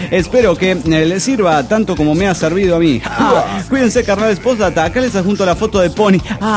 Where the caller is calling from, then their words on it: New Jersey, United States; de New Jersey.